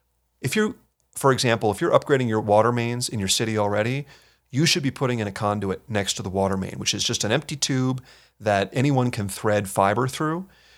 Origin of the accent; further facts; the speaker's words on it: New Mexico, United States; I'm from New Mexico originally.